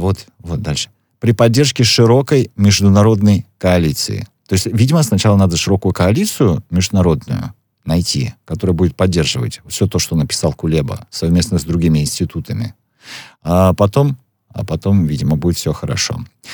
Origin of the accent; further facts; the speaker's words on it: Ukraine; Я как украинец вообще не переживаю по этому поводу.